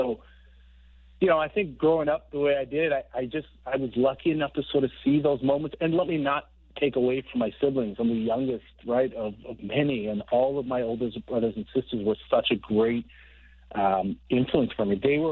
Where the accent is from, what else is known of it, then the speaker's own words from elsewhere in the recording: Toronto, Ontario, Canada; I grew up in Regent Park in downtown Toronto.